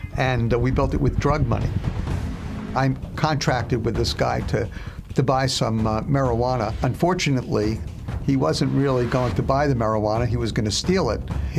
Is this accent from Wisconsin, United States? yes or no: no; New York City, New York, United States; And I actually, you know, I'm from the Holy Land. Sorry, guys. Brooklyn. And so I felt like Jesus was a streetwise New Yorker.